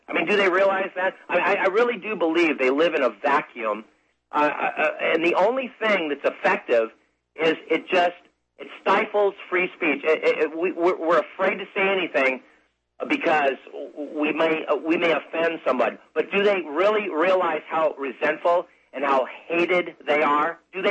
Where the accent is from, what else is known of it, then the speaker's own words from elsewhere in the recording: Tennessee, United States; Now, I'm from Tennessee. I don't know any Jewish hillbillies out here.